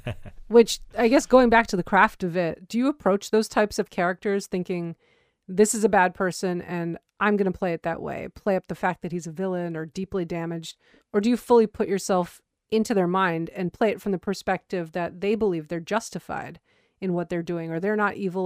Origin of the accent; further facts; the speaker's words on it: New York, United States; I especially love that as a New Yorker, because we have this similar blend of Spanish and English spoken in exactly the same way.